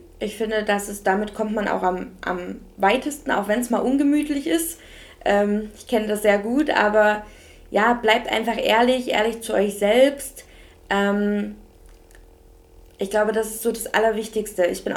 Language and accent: German; Leipzig, Saxony, Germany; ich komme aus Leipzig